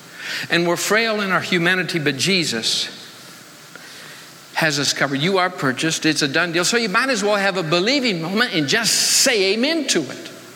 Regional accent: Michigan, United States; So I remembered growing up in Michigan, because I'm just a little farm boy from Michigan, lived in a town of 1,000 people. I live 5 miles outside the town.

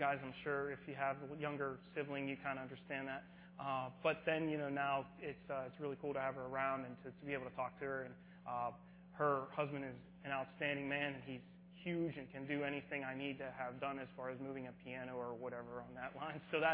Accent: Harrisville, United States; I grew up in Harrisville, a little further north.

